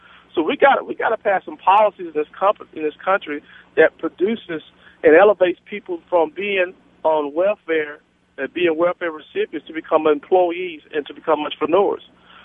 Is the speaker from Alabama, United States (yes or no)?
yes; Alabama, United States; When I grew up in Alabama, I thought George Wallace was a Republican.